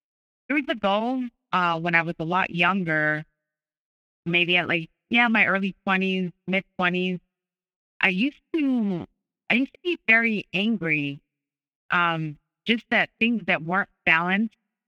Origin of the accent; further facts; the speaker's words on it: Arizona, United States; I grew up in Southern Arizona. I was extremely lucky to grow up in a two-parent household.